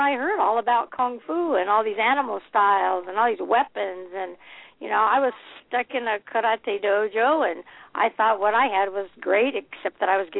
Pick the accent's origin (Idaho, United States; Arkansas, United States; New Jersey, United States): Idaho, United States; Originally, I'm from Idaho, so there's not a whole lot of martial arts in Idaho.